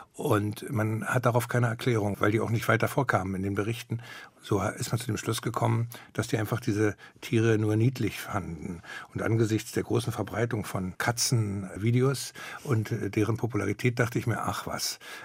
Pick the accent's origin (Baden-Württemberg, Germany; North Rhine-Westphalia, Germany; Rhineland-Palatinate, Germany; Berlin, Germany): Berlin, Germany; Ich komme ja aus Hirschgarten. Hirschgarten ist so eine Wohnsiedlung, ja, nichtssagend, ohne Kneipen. Also da wohnt man einfach.